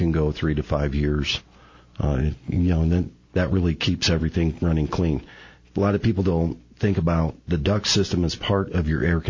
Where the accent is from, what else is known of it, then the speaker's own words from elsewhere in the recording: Detroit, Michigan, United States; Yeah, I grew up in Detroit, so I grew up around cars.